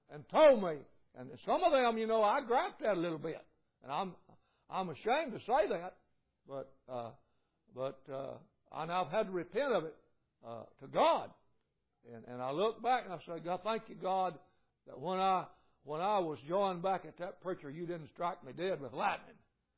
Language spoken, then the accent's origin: English; United States; Man, I'm thankful I'm American, aren't you?